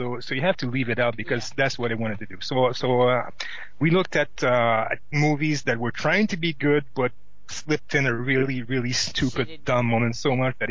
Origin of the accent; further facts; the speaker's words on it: Montreal, Quebec, Canada; And the fact that I'm from Montreal